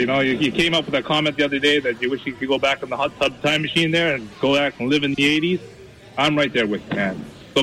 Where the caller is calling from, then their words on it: Vancouver, British Columbia, Canada; I'm just phoned from Vancouver, Canada here.